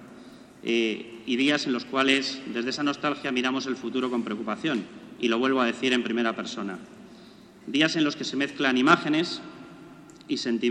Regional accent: Gijón, Asturias, Spain; born there; nací en Gijón y estoy apadrinado en Pamplona

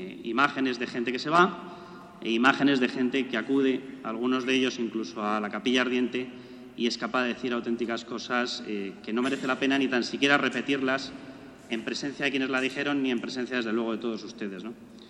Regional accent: Gijón, Asturias, Spain; born there; nací en Gijón y estoy apadrinado en Pamplona

